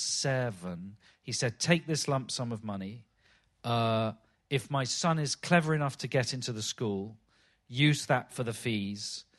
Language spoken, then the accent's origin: English; London, United Kingdom; I was brought up in Stockwell, which is hardly Kensington, and in the 70s and 80s particularly.